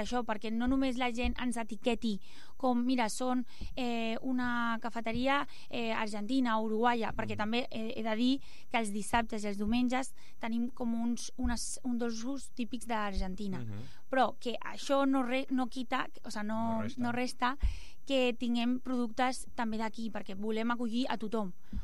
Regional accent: Catalonia, Spain; jo que sóc d'aquí, sóc catalana

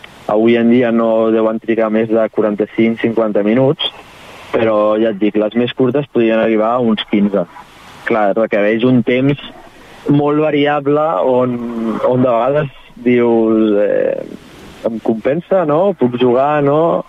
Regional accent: Sabadell, Catalonia, Spain; mira, som de Sabadell, saps?

